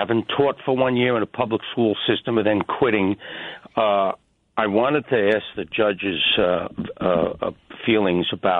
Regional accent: Bronx, New York, United States; The inner cities are predominantly, and I'm from the Bronx, predominantly black and Hispanic.

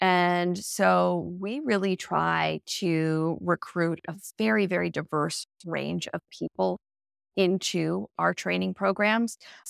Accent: Florida, United States; I ended up returning to my home state and running for office. I was the Democratic nominee for U.S. Congress in Florida's 18th district in 2018.

